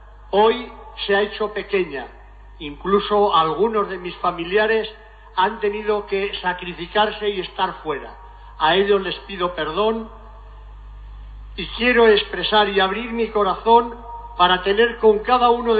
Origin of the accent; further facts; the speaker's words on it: Ejea de los Caballeros, Aragon, Spain; y media Egea, mi pueblo natal, al que tanto quiero y tanto debo